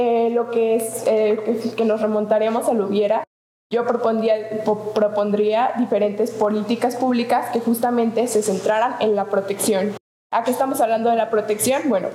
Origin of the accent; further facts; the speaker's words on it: León, Guanajuato, Mexico; yo soy guanajuatense de toda mi vida. Tengo 20 años y los 20 años he vivido en León, Guanajuato.